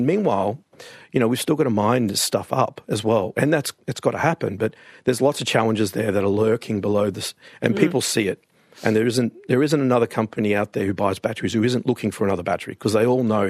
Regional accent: Australia; So we're local Australian engineers, scientists, and all the rest

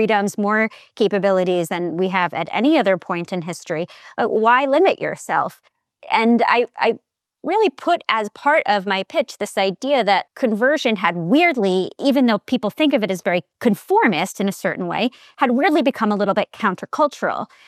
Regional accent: New York, United States; I'm from the New York area and I converted in New York, a very diverse place, but not a place people would call a particularly religious one

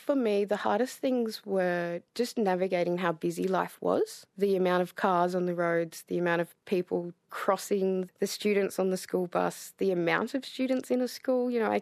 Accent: Ceduna, South Australia, Australia; I'm a proud Wirangoo Noongar and Wongatha woman, and I was born and raised on my homelands just out of Ceduna called Yarralina. And growing up in Ceduna for me was absolutely, you know, a once-in-a-lifetime experience.

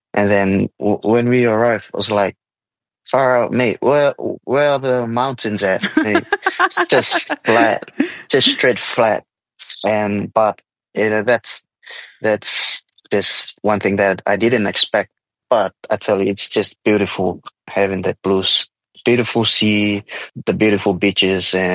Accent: Fiji; growing up in Fiji, even though it's small, but you know, we grew up surrounded with mountains and in hills.

